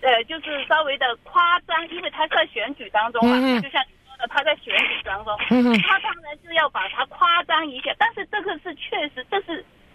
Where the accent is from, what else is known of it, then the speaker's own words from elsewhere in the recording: China; now in United States; 作为中国人的话